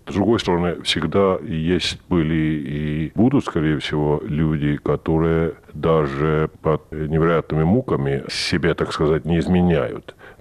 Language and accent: Russian; Southern Estonia, Estonia; я родился в Южной Эстонии, поэтому мое детство не было проведено вместе с финским телевидением, поэтому я говорю по-фински очень скверно.